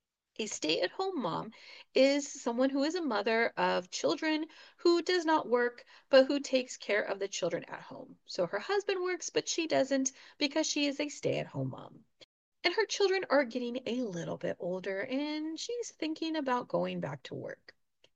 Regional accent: California, United States; I've never driven in the snow because I'm a Californian.

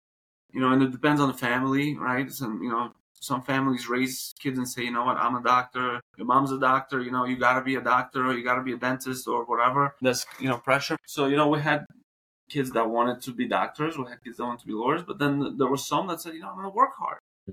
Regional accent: Uzbekistan; now in Queens, United States; I come from a fairly small community. I'm a Bukharian Jewish former Soviet Union. I'm from Uzbekistan, so it's a very small community of Jews from Soviet Union, mainly from the southern part.

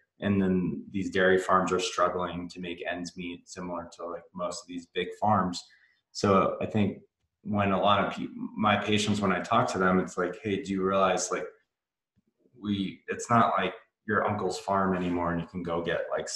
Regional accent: Vermont, United States; And I grew up in Vermont, and you can drive around my hometown and there's a bunch of dairy farms.

